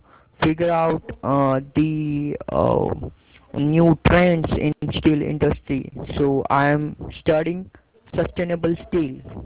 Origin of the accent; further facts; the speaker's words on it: India; from India.